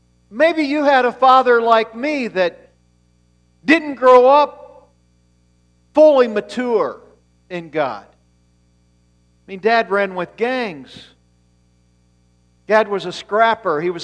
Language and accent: English; Florida, United States; And I didn't miss school because of snow. I grew up in Florida.